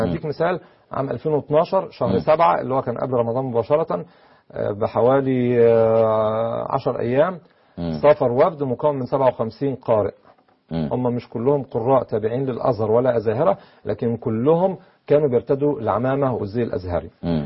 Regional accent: Egypt; عندنا في مصر

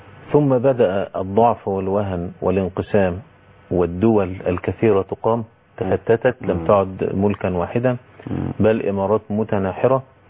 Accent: Egypt; انا كرجل مصري انا داخل ايه بامريكا؟ انا لا سافرت امريكا ولا لي اقامه في امريكا ولا لي عمل في امريكا.

